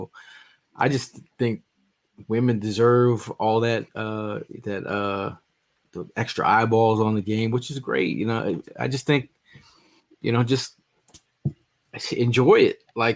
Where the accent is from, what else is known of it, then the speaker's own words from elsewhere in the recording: Connecticut, United States; like, growing up in Connecticut, you didn't really have no pro teams.